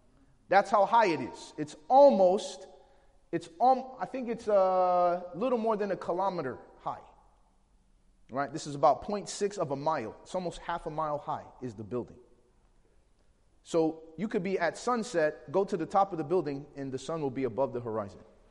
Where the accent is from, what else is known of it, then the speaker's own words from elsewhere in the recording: Chicago, Illinois, United States; I grew up in Chicago, and there was a time where the Sears Tower was the tallest building in the world.